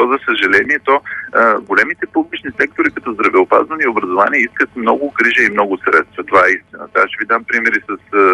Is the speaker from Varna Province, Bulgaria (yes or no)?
yes; Varna, Varna Province, Bulgaria; Ако отидете на пристанище Варна, аз съм от Варна, имам много преки наблюдения